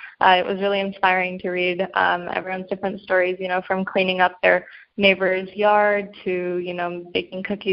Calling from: Berkeley, California, United States; I'm dialing in from Berkeley, California.

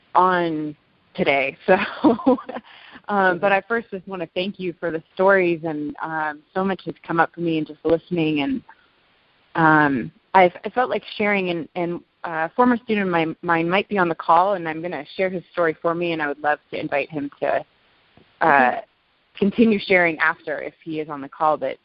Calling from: Denver, Colorado, United States; I'm calling in from Denver, Colorado.

